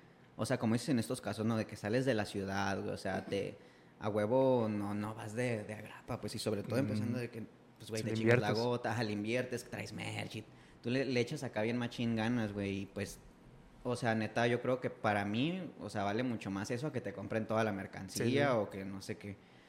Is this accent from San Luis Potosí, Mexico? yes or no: yes; San Luis Potosí, Mexico; De donde soy, güey. O sea, yo la neta a mí me encanta, güey. O sea, yo amo San Luis, güey, te lo juro.